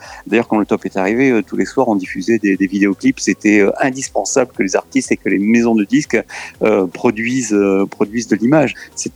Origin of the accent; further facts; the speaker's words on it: Nice, Provence-Alpes-Côte d'Azur, France; Je suis né à Nice, j'ai grandi dans le vieux Nice. Alors, pour situer, j'étais à l'école du château.